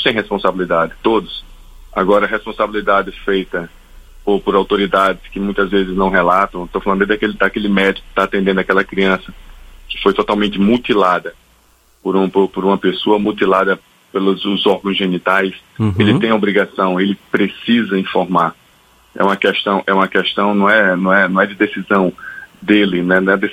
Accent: Natal, Rio Grande do Norte, Brazil; não só de Natal, a minha terra natal, o meu estado, mas de todo o país.

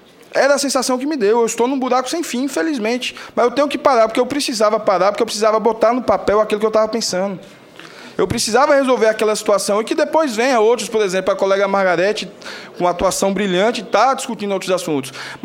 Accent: Brazil; Nós devemos deixar, como brasileiros, de ter alguns complexos.

